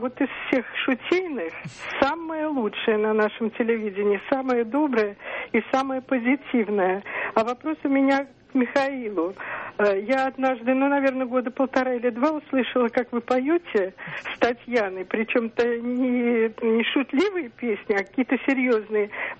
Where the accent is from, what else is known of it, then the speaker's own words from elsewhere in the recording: Saint Petersburg, Russia; я из Петербурга.